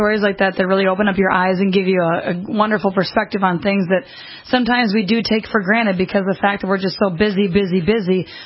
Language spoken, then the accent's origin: English; Minnesota, United States; we're from Minnesota, and so everything around us is, you know, we've got trees and woods, and it's green and so on and so forth.